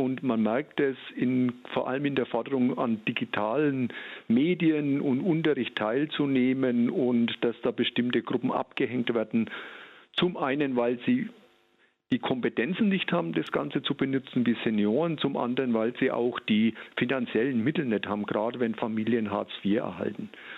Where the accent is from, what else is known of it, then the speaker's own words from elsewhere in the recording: Bavaria, Germany; das es sehr viel bei uns in Franken gibt. Und das Kellerbier, was typisch ist für Oberfranken